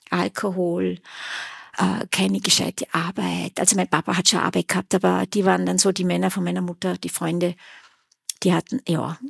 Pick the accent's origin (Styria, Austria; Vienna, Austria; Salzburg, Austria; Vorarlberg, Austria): Vorarlberg, Austria; Lustenau; ich bin gebürtige Vorarlbergerin, bin in Lustenau geboren und gemeinsam mit 4 Brüdern.